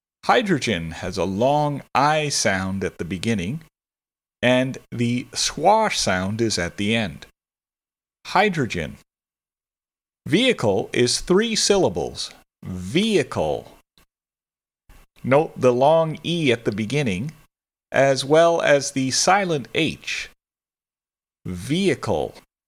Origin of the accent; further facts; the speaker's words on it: Toronto, Ontario, Canada; For example, I am from Toronto, Canada.